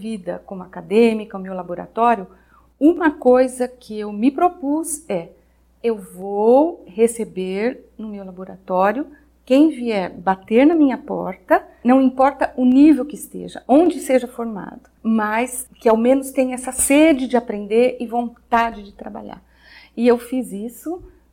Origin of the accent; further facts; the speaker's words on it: Santa Rita do Passa Quatro, São Paulo, Brazil; E eu sou de Santa Rita do Passa Quatro, uma vilinha aqui pertinho, né?